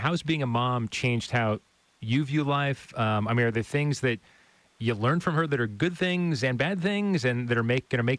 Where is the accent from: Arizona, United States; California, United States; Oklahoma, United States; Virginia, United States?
Arizona, United States; Phoenix; I grew up in Phoenix myself.